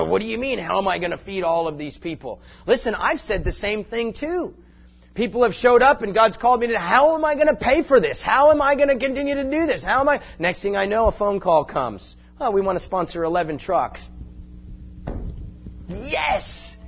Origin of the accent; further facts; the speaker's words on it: California, United States; I don't know about you. I'm from California.